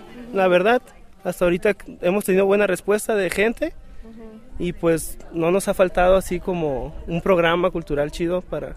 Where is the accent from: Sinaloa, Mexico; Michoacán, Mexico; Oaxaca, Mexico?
Sinaloa, Mexico; Culiacán; soy de Culiacán, Sinaloa.